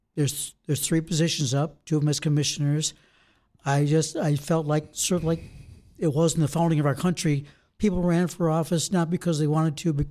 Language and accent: English; Michigan, United States; now in Wisconsin, United States; So we just said, neither one of us are really from Wisconsin. Mm-hmm. My wife grew up in Minnesota, and I grew up in Michigan.